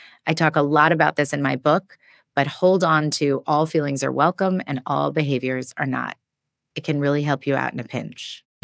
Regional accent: New York City, New York, United States; now in Los Angeles, United States; but since I'm a New Yorker, this made a lot of sense to me. When I moved to Los Angeles from New York City

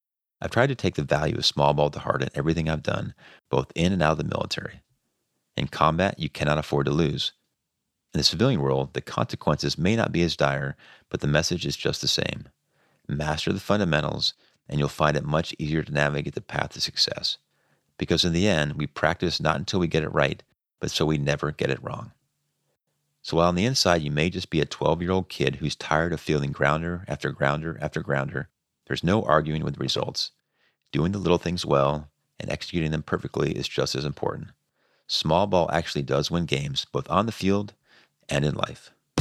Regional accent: California, United States; As a kid growing up in California, baseball was a big deal.

